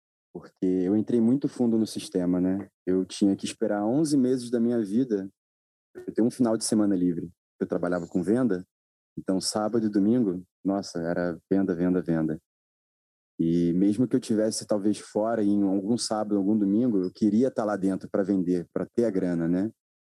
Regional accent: Rio de Janeiro, Brazil; born there; Tenho 27 anos, eu sou do mundo, mas nasci no Rio de Janeiro.

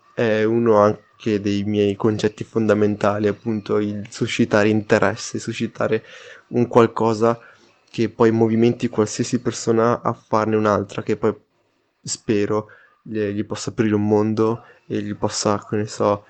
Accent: Laives, Trentino-Alto Adige, Italy; io sono di Lives, a dire la verità, però appunto la mia città comunque è Bolzano. Bolzano è il posto in cui giro, in cui me la vivo, in cui ho fatto un sacco di esperienze

